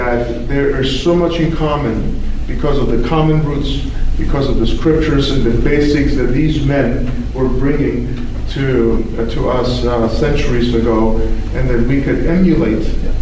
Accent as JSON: {"language": "English", "country": "Slovenia", "tie": "born or raised there", "second_language": "English", "said": "I grew up during communism in Slovenia, Yugoslavia at that time"}